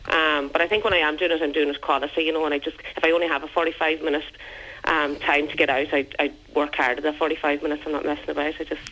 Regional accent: Kinlough, Connacht, Ireland; No, I'm from Kinloch in County Leitrim.

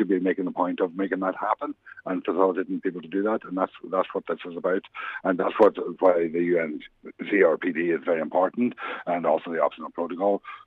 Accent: Ireland; that the state and we as Irish people recognise that they have had more difficulty in surviving in their society

